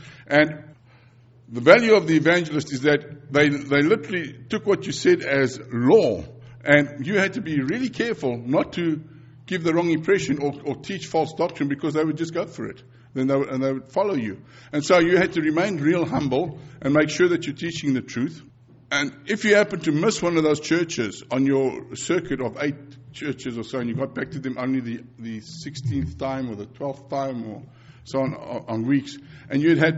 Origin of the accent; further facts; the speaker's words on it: Johannesburg, Gauteng, South Africa; born there; I was born in Johannesburg on the 24th of April in 1953. That makes me exactly 55 years old now.